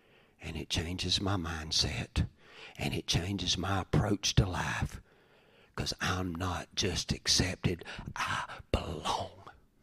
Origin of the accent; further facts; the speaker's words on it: Corinth, Georgia, United States; They're from Draketown. I'm one step up. I'm from Corinth.